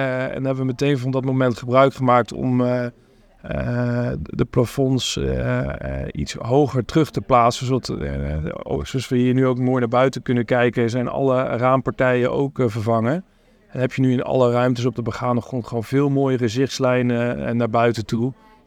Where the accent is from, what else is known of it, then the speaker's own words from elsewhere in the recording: Arnhem, Gelderland, Netherlands; En ik ben een geboren en getogen Arnhemmer